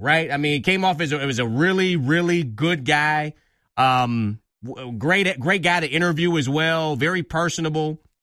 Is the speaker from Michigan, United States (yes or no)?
yes; Detroit, Michigan, United States; you know, I'm from Detroit. I really wish that Detroit had something like this.